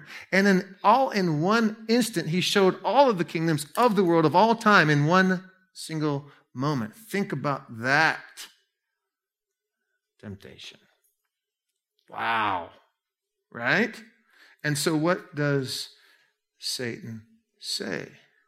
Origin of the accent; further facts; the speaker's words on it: Fox, Alaska, United States; I'm from Fox, Alaska. We don't have big cities in Alaska. When I came down to the States, we call the States the lower 48.